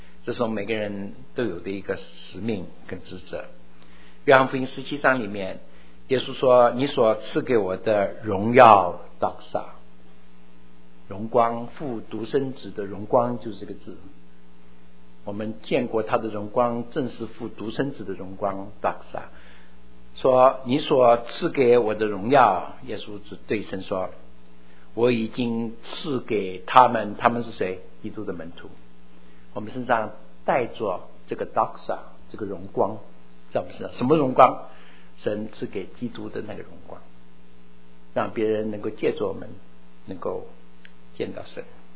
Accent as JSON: {"language": "Chinese", "country": "China"}